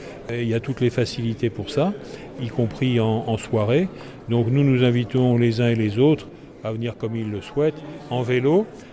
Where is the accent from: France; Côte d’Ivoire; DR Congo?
France; Marseille, Provence-Alpes-Côte d'Azur; moi-même dans ma jeunesse à Marseille, j'étais au lycée Thiers